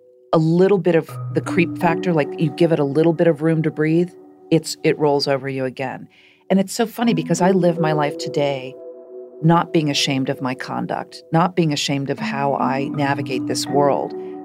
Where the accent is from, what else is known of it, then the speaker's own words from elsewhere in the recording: Shaker Heights, Ohio, United States; I grew up in Shaker Heights, Ohio. My father was a surgeon, my mother, a stay-at-home mother.